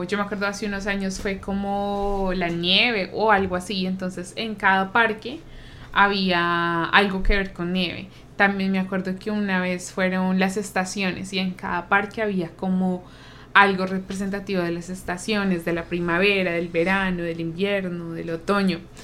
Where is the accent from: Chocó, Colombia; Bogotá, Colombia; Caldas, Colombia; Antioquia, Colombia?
Bogotá, Colombia; Por ejemplo, en Bogotá, yo soy de Bogotá